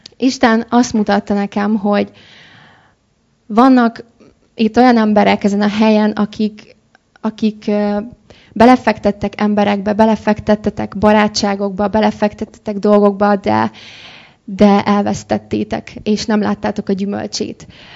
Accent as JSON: {"language": "Hungarian", "region": "Budapest", "country": "Hungary", "tie": "born or raised there", "said": "Budapesten az Agapé gyülekezetben nőttem fel"}